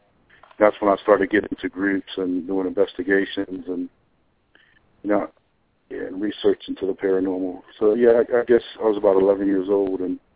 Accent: Tennessee, United States; It's when I grew up in Tennessee in a small town.

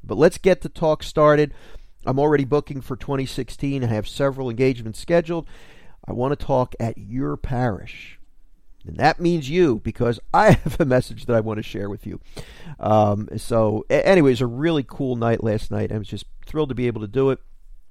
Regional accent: New Jersey, United States; I was speaking at the Catholic Center at Monmouth University In my home state of New Jersey.

